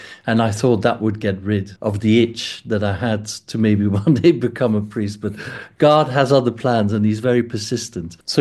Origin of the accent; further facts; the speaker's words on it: Belgium; moved away as an adult; now in London, United Kingdom; So I grew up in Belgium. And when I was 23, I wanted to work for one of the big London auction houses. So in 1995, I moved to London